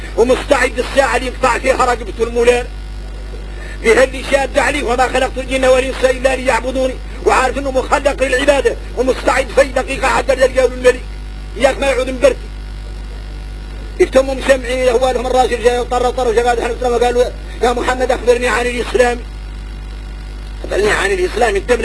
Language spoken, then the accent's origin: Arabic; Mauritania; احنا موريتاني